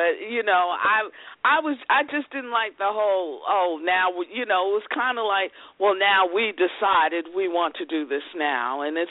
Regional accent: Brooklyn, New York, United States; born there; I was born in Brooklyn, so, you know

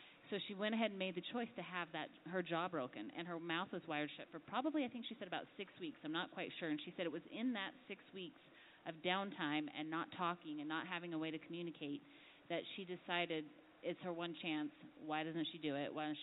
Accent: Spokane, Washington, United States; she's from home state Washington, and she's from Spokane, my hometown

